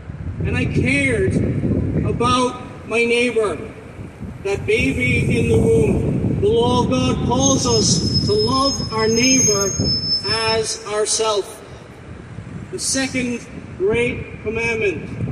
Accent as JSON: {"language": "English", "town": "Cork", "region": "Munster", "country": "Ireland", "said": "I was raised in a Roman Catholic home. I'm originally from Cork."}